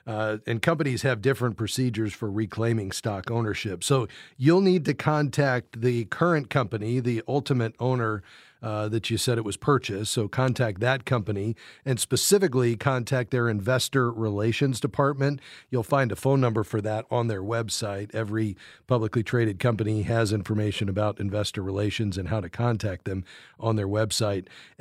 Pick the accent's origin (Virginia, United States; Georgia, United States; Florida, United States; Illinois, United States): Florida, United States; Fort Lauderdale; Let's head to Fort Lauderdale, Florida, my hometown.